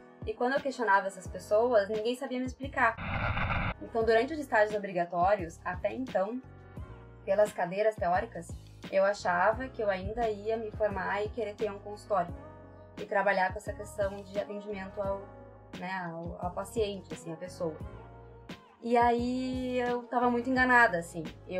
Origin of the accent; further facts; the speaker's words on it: Porto Alegre, Rio Grande do Sul, Brazil; resumidamente, eu sou de Porto Alegre, sempre fui de Porto Alegre.